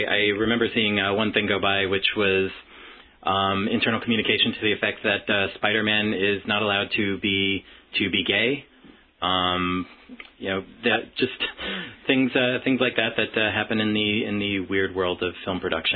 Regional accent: New York, United States; Well, I'm from Long Island originally, and, you know, I can confirm that there's usually no news there

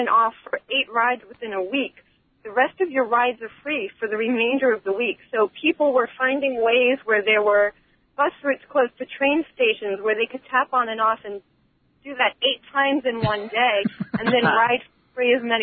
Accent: New York, United States; No. I'm from New York

